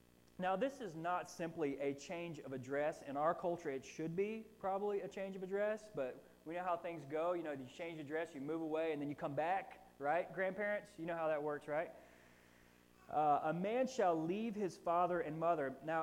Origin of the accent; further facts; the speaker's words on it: Florida, United States; And look, I'm born and raised in Florida